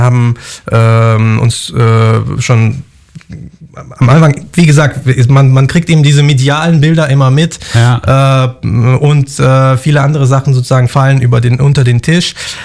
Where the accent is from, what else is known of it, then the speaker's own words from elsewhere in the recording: Moscow, Russia; German is a second language; moved away; ich bin Russe, bin russischer Staatsbürger, lebe schon seit 10 Jahren hier, aber ich fühle mich natürlich auch sehr verbunden zu Moskau, meiner Heimatstadt, habe da Freunde, Familie